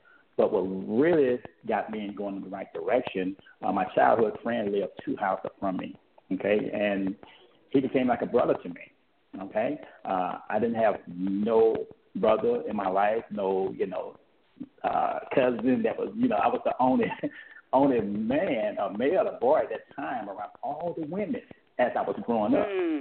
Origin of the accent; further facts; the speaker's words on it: Greenville, Georgia, United States; born there; now in Atlanta, United States; As you stated, you know, I was born in Greenville, Georgia. I live in Atlanta, Georgia right now.